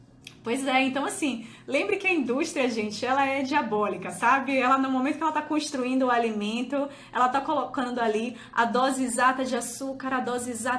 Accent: Salvador, Bahia, Brazil; quando eu vou para Salvador, eu sou de Salvador, para quem não sabe

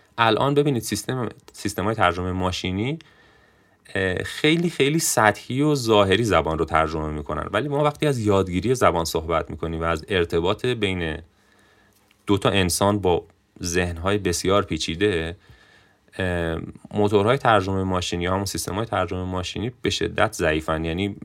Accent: Hamadan, Iran; الان همدان شهری هستش که حالا شهر خودم رو مثال میزنم، شهریه که یک شهر چند ملیتی و چند فرهنگی، یک ویژگی منحصر به فرد این استان توی غرب کشور، یعنی از یک طرف کردی و از طرف ترکی و حالا گویش لوری

